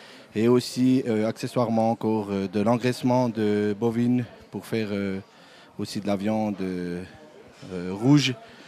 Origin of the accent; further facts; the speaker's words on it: Bonfol, Jura, Switzerland; il vient de Bonfol, de la nouvelle commune de Basse-Fontaine.